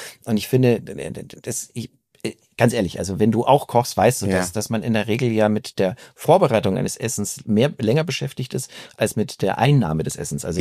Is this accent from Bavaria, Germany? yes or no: yes; Munich, Bavaria, Germany; born there; now in Brandenburg, Germany; Also ich bin in München geboren und habe lange in Bayern gelebt, habe aber auch in Berlin gearbeitet, in Hamburg und lebe ja inzwischen in Ostdeutschland, also in Brandenburg. Ich bin mit meiner Familie nach Brandenburg gezogen.